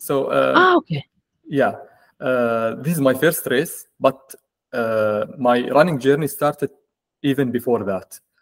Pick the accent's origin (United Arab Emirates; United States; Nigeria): United Arab Emirates; Ras Al Khaimah; English is a second language; I am Emirati, born and raised in Ras Al Khaimah, working in Abu Dhabi. I'm 37 years old. And married, I have four kids.